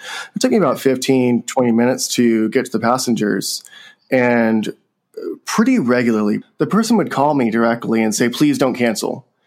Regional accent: California, United States; I wrote this blog post when I joined about my hometown, which is in the Central Valley of California, food rich area, breadbasket of the world, immense food access issues, immense.

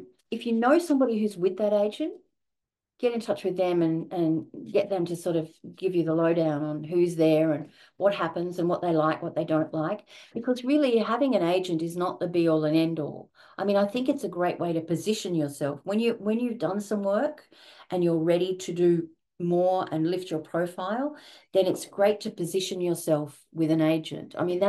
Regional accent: Australia; I'm an Australian narrator

